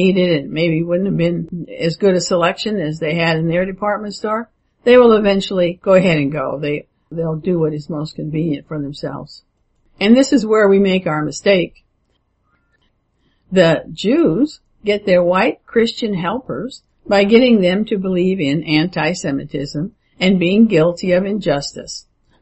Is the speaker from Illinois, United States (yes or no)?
yes; Illinois, United States; And I can tell you that in 1953, there were no Negro salespeople, even in my hometown in Illinois.